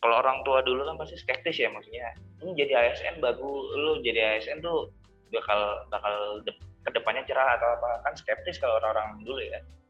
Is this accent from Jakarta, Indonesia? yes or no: yes; Jakarta, Indonesia; ninggalin keluarga di sini, di domisili asal gue, Jakarta.